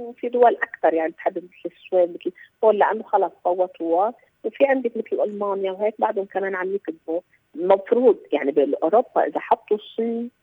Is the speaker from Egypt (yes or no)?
no; Lebanon; نحن التجار كثير اوادم عندنا بلبنان.